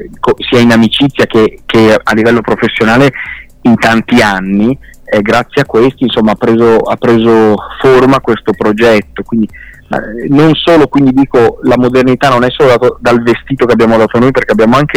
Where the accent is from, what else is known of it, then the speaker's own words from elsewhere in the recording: Lodi, Lombardy, Italy; Da milanese, da lombardo, perché in realtà sarei lodigiano, milanese